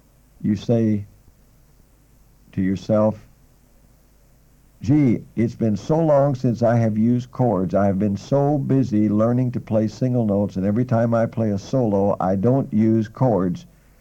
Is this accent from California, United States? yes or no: no; Oklahoma, United States; When I was growing up in Oklahoma